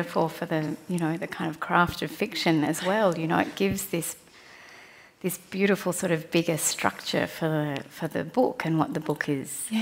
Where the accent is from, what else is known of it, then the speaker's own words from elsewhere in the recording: Australia; one of the reasons that it is particularly interesting as an Australian reader is that where Vita is dealing with the history of South Africa